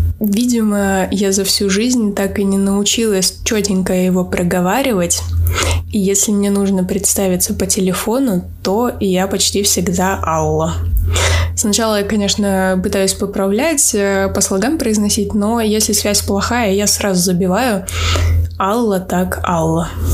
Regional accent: Moldova; еще никто и ни разу не назвал Молдову, ну или хотя бы Румы

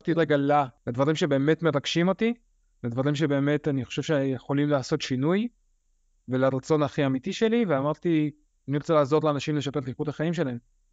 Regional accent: Ramat Gan, Tel Aviv District, Israel; now in Georgia; אני היום גר בגיאורגיה בשנתיים האחרונות, במקור מישראל, מרמת גן, שם גדלתי מגיל 5, אבל במקור, מקור, מקור, אז נולדתי ברוסיה ועליתי לארץ כשהייתי בן 5.

